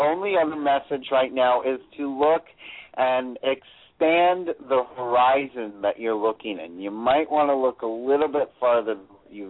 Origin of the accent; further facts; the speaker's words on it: Florida, United States; now in Georgia, United States; No, I'm from Florida, but I'm actually in Georgia, hon.